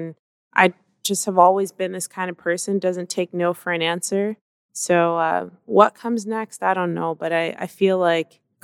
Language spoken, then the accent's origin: English; United States; Like I'm, you know, American by birth. I'm African American. I have no connection to any other country other than this one.